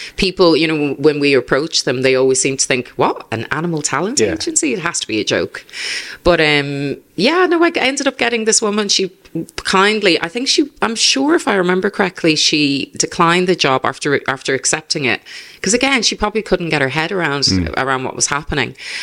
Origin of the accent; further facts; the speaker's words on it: Ireland; I'm from Ireland, you know, livestock and farm, They're everywhere.